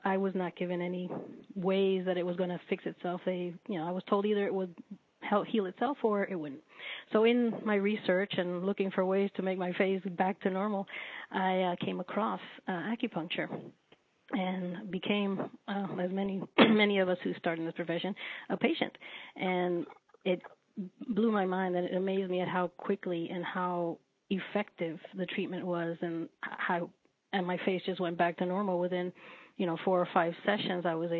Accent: Miami, Florida, United States; now in Georgia, United States; I was born and raised in Miami, grew up there, so I'm a rather new transplant up here to Georgia. I've only been here about 3 years.

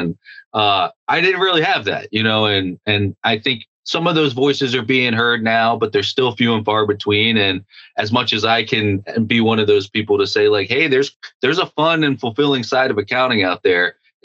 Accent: Baltimore, Maryland, United States; I'm from Baltimore, Maryland on the East Coast.

